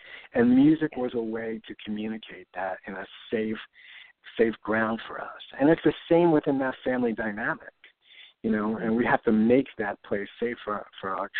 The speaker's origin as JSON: {"language": "English", "town": "New York City", "region": "New York", "country": "United States", "tie": "born or raised there", "said": "I grew up in the Bronx in New York, and all of my friends had a half an hour to play their mixtape"}